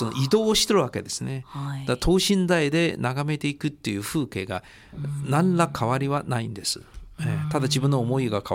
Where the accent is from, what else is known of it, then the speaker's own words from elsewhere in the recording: Beijing, China; now in Nishinomiya, Japan; 私が北京生まれ育ちだったのに、しかし長らく西の宮に住んでいた自分がもう一人はいる、